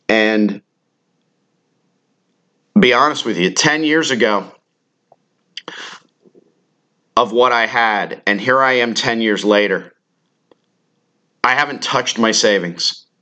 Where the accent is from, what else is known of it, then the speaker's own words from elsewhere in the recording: Tampa Bay, Florida, United States; also born or lived in Cincinnati, Ohio; my legal guardians who passed on many years ago, who brought me here to the Tampa Bay area when I was very young from Cincinnati, Ohio, where I was born